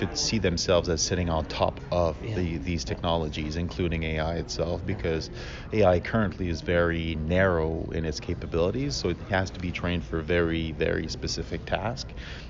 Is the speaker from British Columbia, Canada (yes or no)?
no; Quebec City, Quebec, Canada; So I'm originally from Quebec City.